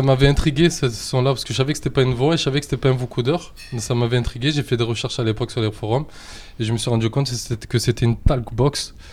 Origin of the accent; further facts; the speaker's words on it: Marseille, Provence-Alpes-Côte d'Azur, France; Donc, je suis de Marseille, j'oublie pas d'où je viens.